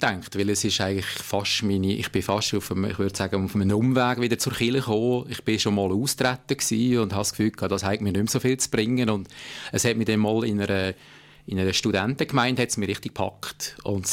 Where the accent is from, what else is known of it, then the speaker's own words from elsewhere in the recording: Lucerne, Switzerland; Als Luzerner freut mich das natürlich besonders.